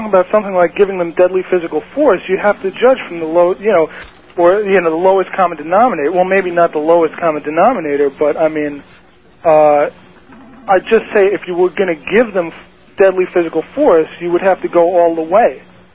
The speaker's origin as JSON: {"language": "English", "town": "Stony Brook", "region": "New York", "country": "United States", "tie": "born or raised there", "said": "I'm originally from Stony Brook growing up."}